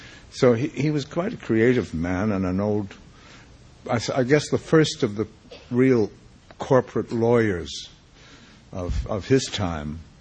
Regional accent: Quebec, Canada; Well, I grew up in Quebec, so I was fortunate to be in a civilized part of the country.

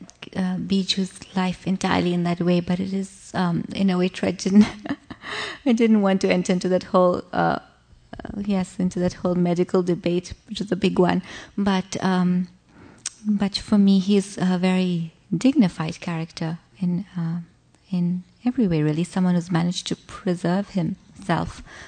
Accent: India; because as an Indian author, you're automatically working in an imperfect language.

